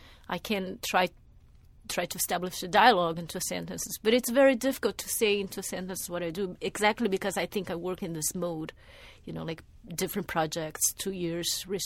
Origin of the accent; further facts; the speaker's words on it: Brazil; now in Atlanta, United States; Yes, I grew up in Brazil. I was born and grew up in Brazil. My family is already a family of immigrants, as probably 90% of Brazilians are. I'm mixed. I belong to different cultures already.